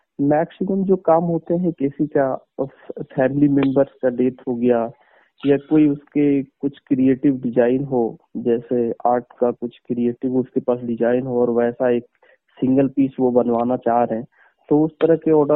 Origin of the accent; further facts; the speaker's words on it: Jamukhariya, Bihar, India; मैं प्रॉपर बिहार राज्य के जमुई जिले के रहने वाला हूं और गांव का नाम है जामुखरहिया और झाझा प्रखंड के अंतर्गत आता है।